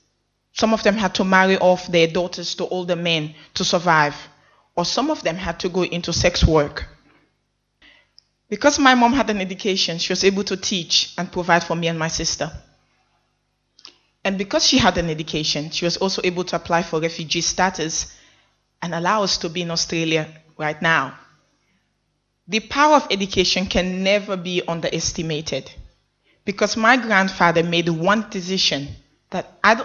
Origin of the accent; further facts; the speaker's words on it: Sierra Leone; born there; I was born in Sierra Leone.